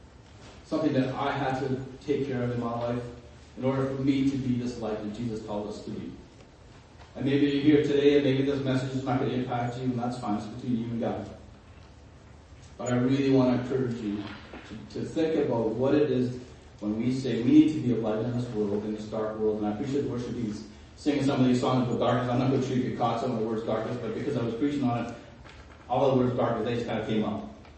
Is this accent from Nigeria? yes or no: no; Paraguay; I grew up in Paraguay. Anybody else who grew up in Paraguay?